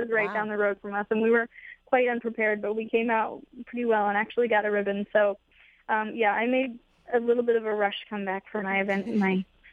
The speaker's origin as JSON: {"language": "English", "town": "Mendham", "region": "New Jersey", "country": "United States", "tie": "born there", "said": "I was born in Medham, New Jersey, and I was born accidentally at my grandmother's house."}